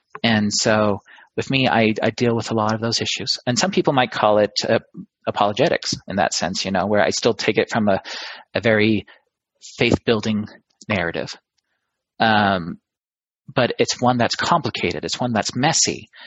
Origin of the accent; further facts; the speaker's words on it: Scotland, United Kingdom; because I'm a Scot. I've got Mackay and Stuart blood in me running in the bucket loads.